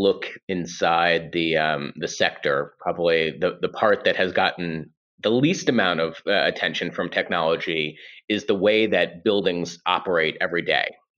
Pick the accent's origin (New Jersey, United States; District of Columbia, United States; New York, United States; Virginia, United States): New York, United States; sitting in the most important global real estate market on earth, in my humble opinion, of course, as a New Yorker.